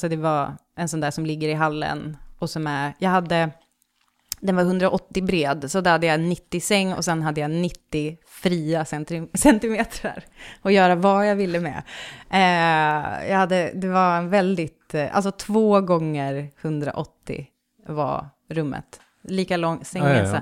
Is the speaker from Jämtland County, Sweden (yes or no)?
no; Västerbotten County, Sweden; accent: bonska; Men det är ju en dialekt som man pratar ute i... På Vischan, där jag kommer ifrån.